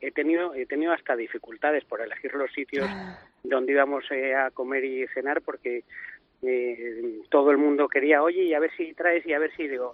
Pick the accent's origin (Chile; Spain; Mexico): Spain; Llanes, Asturias; qué mejor que llevarlos a mi tierra. Ahí me senté con el concejal de turismo, cogió la idea enseguida, le encantó. Y bueno, pues yo creo que ir a Llanes, que es una tierra fantástica